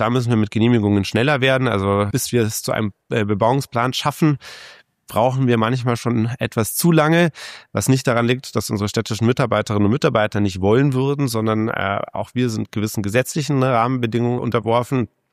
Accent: Munich, Bavaria, Germany; Ich bin Münchner, gehe schon immer, denn immer jetzt nicht, natürlich erst seitdem ich 16 bin, gerne auf die Wiesen

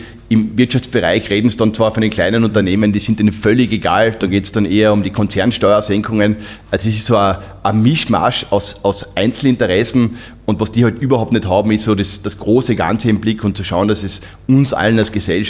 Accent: Carinthia, Austria; ich komme aus Kärnten

